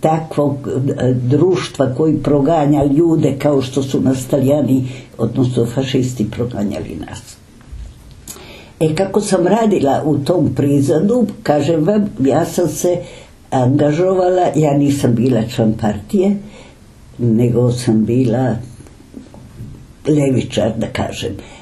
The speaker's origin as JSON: {"language": "Serbian", "region": "Istria County", "country": "Croatia", "tie": "born there", "said": "ja sam rođena u Istri gde sam doživila prve nevolje nas koji smo, nismo bili Italijani."}